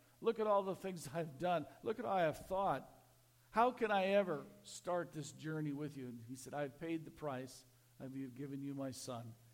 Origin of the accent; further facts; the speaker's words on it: Parker, South Dakota, United States; I grew up in Parker, South Dakota.